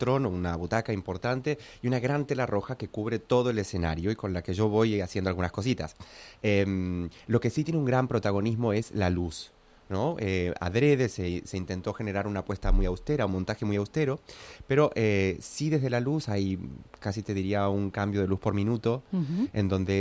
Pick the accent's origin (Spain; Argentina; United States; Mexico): Argentina; cómo sería para mí como argentino